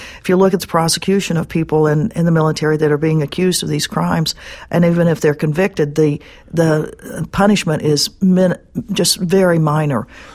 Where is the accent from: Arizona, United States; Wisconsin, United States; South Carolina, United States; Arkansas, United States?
Arkansas, United States; Well, I grew up in Arkansas, and that was the reason I joined the Army. I wanted to get out of Arkansas